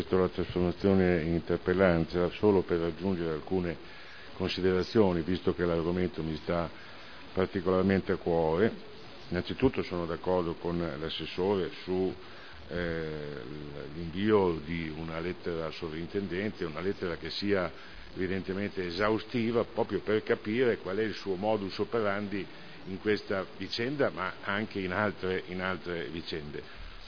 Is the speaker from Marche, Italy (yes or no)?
no; Modena, Emilia-Romagna, Italy; veramente una cosa che da modenese mi lascia interdetto